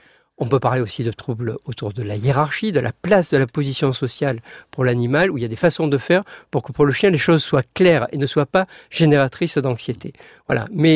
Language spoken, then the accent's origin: French; Provence-Alpes-Côte d'Azur, France; moi je suis provençal, en Provence, on bénit les animaux aussi